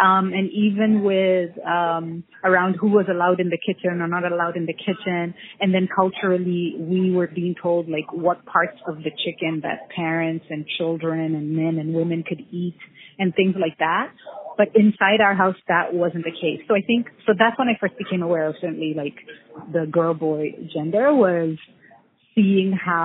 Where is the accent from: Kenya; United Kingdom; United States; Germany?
Kenya; because I'm from Kenya and live here